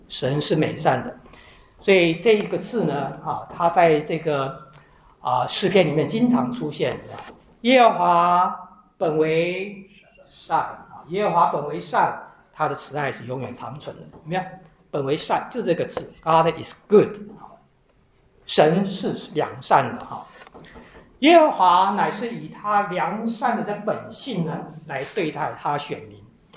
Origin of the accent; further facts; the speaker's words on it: China; now in United States; 像我们以前我们中国人，在这边亚裔，现在叫亚裔了，以前就是叫东方人。